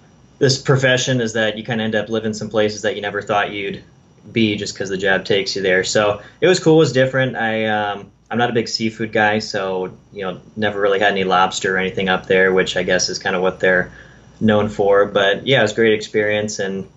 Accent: Iowa, United States; also born or lived in Chicago / South Dakota; So, I grew up in Iowa, lived in Chicago, South Dakota before that. So, really, I'd only lived in the Midwest.

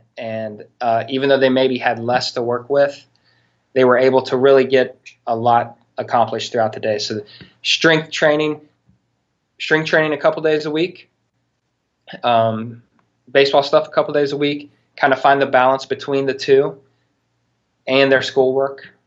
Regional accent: United States; You know, being an American, I wasn't used to seeing that.

